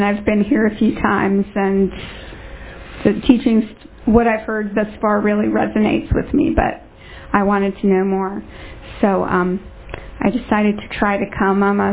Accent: Raleigh, North Carolina, United States; I grew up in Raleigh.

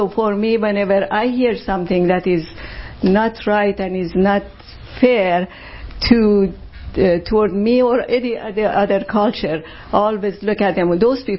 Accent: Iran; I'm from Middle East, I'm from Iran

